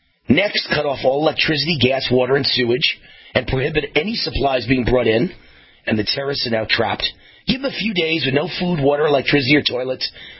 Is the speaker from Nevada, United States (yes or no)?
yes; Las Vegas, Nevada, United States; Substitute my hometown of Las Vegas for Seattle.